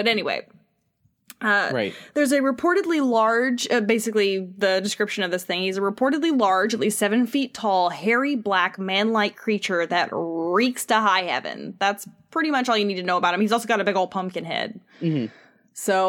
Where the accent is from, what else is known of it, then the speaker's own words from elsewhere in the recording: California, United States; And I'm born and raised in California here.